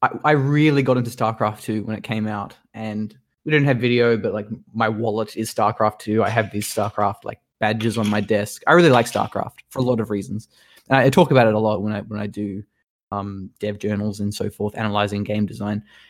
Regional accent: Australia; I'm from Australia, and I'm still here despite working remotely for Stardock.

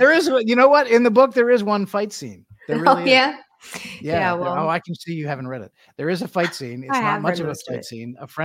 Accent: Philadelphia, Pennsylvania, United States; I want to start with something that happened in my hometown, Philadelphia.

